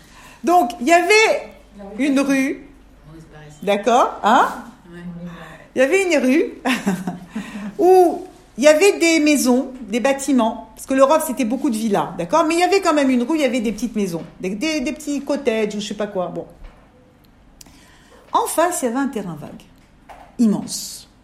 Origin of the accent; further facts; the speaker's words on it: France; now in Israel; Moi maintenant, je viens de France, je comprends pas, j'ai pas le truc.